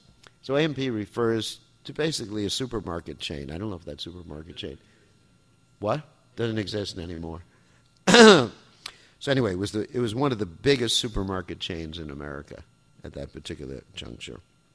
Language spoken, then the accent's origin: English; New York, United States; I was brought up in New York, and I remember that New York was where the theaters were, the museums were.